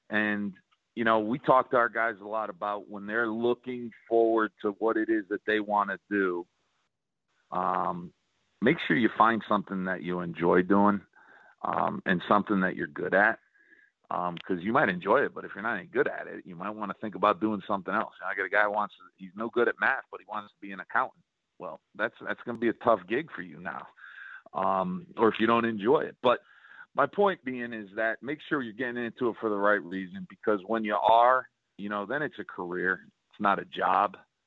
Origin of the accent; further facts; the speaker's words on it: Northeast, United States; I'm from the Northeast. You know, we traditionally recruit in the closer states, but a lot of our students come from out of area, the Northeast in particular, where I'm from.